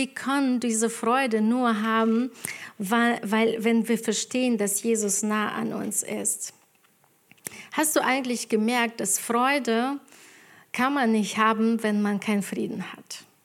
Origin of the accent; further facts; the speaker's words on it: Ukraine; German is a second language; now in Germany; Und ich komme aus der Ukraine. Vor 20 Jahren kam ich hierher und ich habe kein Deutsch gewusst und hier habe ich Deutsch gelernt